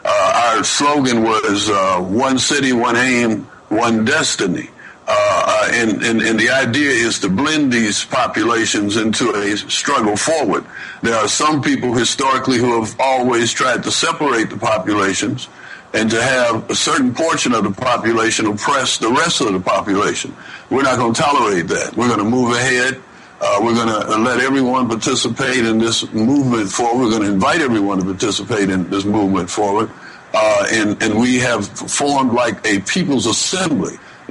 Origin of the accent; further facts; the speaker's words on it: Detroit, Michigan, United States; I'm from Detroit initially, and we've seen a lot of oppression there historically as well as currently.